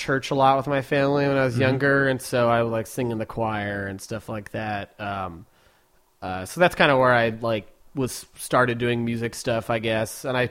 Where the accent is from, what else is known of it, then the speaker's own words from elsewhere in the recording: Virginia, United States; now in Seattle, United States; I'm from Virginia, like right outside D.C., basically.